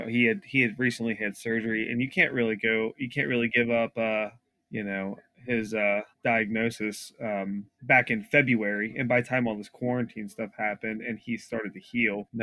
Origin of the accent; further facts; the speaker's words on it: Cincinnati, Ohio, United States; One being, since we're from Cincinnati, the tight end from UC